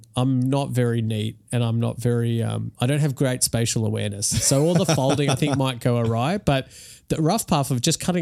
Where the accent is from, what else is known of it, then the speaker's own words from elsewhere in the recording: Melbourne, Victoria, Australia; because I'm from Melbourne and I was living in Sydney at the time